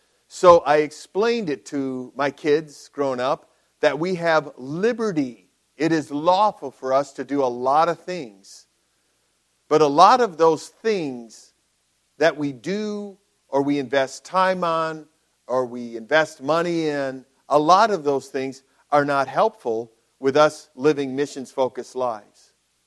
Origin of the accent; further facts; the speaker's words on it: United States; As an American, when I go to China, I do not have all those rights while I'm a guest in their country.